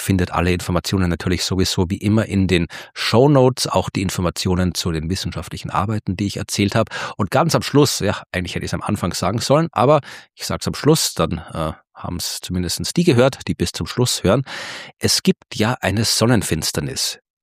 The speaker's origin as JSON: {"language": "German", "town": "Baden", "region": "Lower Austria", "country": "Austria", "tie": "born or raised there", "said": "nämlich am 19. November in Baden, meiner Heimatstadt"}